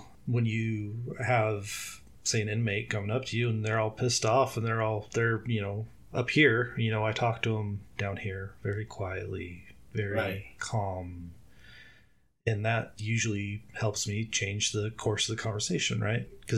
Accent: Mountain Home, Idaho, United States; growing up in Mountain Home, like, the only diversity we had was people from the Air Force that would come in, live there for, you know, maybe a year or two, and then they'd be gone.

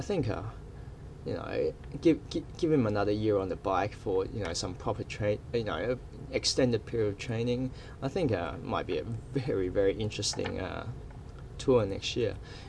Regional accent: Australia; You know, being Australian, Cadel Evans, the only impression he made was the amount of like tweets he did along the tour.

